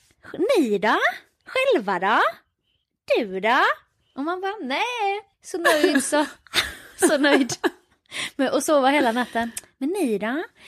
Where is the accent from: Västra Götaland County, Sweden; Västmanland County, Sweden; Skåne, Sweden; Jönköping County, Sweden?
Jönköping County, Sweden; Jönköping; Jag bara, nej, Jönköping.